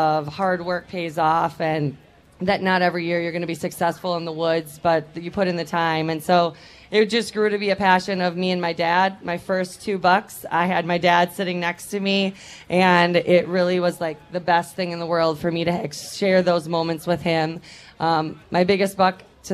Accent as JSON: {"language": "English", "region": "Wisconsin", "country": "United States", "tie": "born or raised there", "also_born_or_lived": "Michigan", "lives_now": "Minnesota, United States", "said": "I came from Michigan, but I'm from Wisconsin. So I was Wisconsin, Michigan, now Minnesota."}